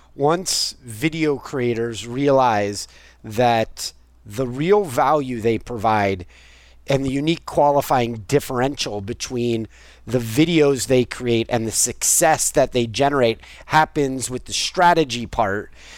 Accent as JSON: {"language": "English", "region": "California", "country": "United States", "tie": "born or raised there", "said": "You know, I grew up in California, and the saying in California, the American saying is"}